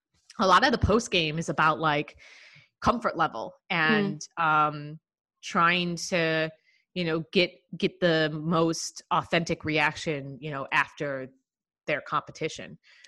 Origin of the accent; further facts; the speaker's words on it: Chicago, Illinois, United States; growing up in Chicago or Chicago area, you know, being a Bulls fan